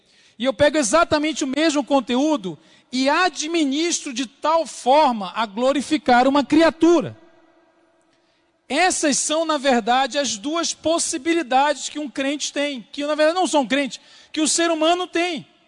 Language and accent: Portuguese; Belém, Pará, Brazil; now in Belo Horizonte, Brazil; eu moro lá em BH, mas sou natural lá de Belém do Pará.